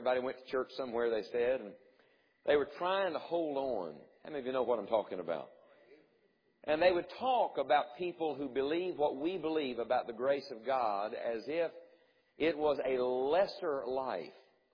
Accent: West Virginia, United States; You know, where I grew up in the hills of West Virginia, I grew up around a lot

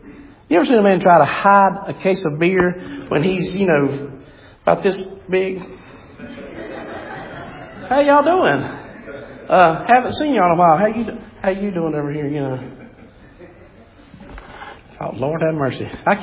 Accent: Gaffney, South Carolina, United States; I'm from Gaffney. We didn't put up with that growing up.

